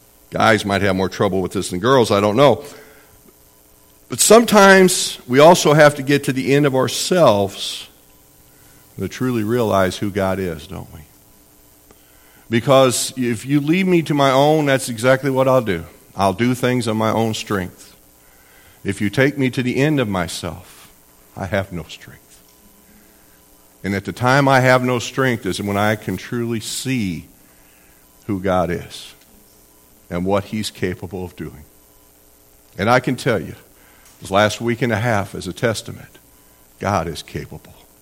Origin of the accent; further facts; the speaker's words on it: United States; Kind of like I grew up there in Jefferson County.